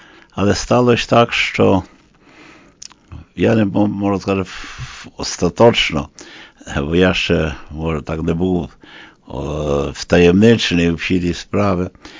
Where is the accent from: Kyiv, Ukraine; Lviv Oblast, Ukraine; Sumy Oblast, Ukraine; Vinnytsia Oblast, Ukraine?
Lviv Oblast, Ukraine; Lviv; born there; Моя сестра народилася в Івано-Франківську, а я вже народився у Львові. 1933 році.